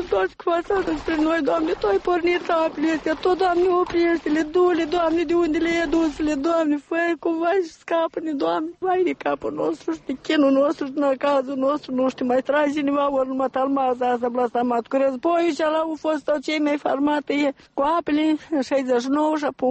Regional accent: Moldova; dar noi suntem moldoveni de la țară, învățat cu măliguță să mâncăm

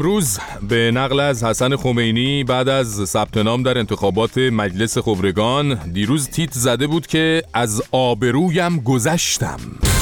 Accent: Iran; ولی خب به عنوان یه ایرانی خدمت خانم آقایون آمریکایی قانونگذار

